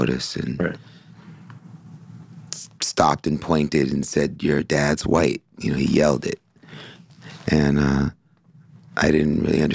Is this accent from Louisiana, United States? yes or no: no; Brooklyn, New York, United States; born there; I was born in Bedford-Stuyvesant, Brooklyn, mm-hmm. New York.